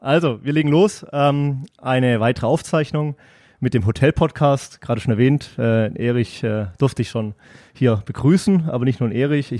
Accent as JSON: {"language": "German", "town": "Stuttgart", "region": "Baden-Württemberg", "country": "Germany", "said": "Jetzt komme ich aus Stuttgart"}